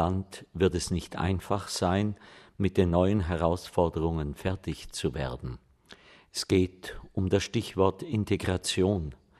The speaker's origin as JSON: {"language": "German", "country": "Germany", "said": "Ich bin sehr froh, dass er mein Heimatland wieder besucht."}